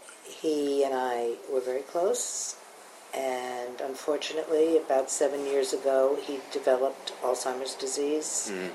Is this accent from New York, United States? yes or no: yes; Long Island, New York, United States; I am a middle-aged Jewish woman. I grew up in Long Island, New York. I was somewhat religious growing up.